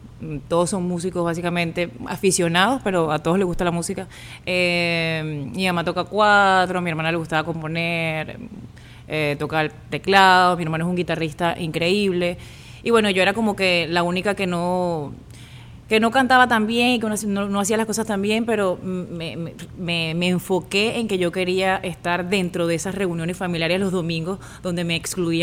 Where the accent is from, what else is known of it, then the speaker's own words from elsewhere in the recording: El Tigre, Anzoátegui, Venezuela; also born or lived in San Tomé; en el Tigre, porque yo nací en San Tomé, pero a los 6 años me fui al Tigre.